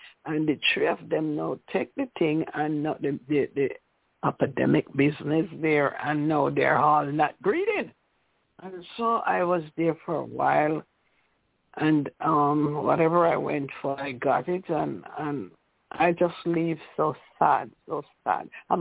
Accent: Illinois, United States; I'm from Illinois, and I'm saying happy Sabbath to everyone.

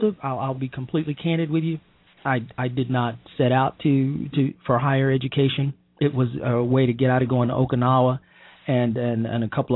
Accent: United States; I'm American. And I'm concerned about America, and I'm concerned about where this country is going.

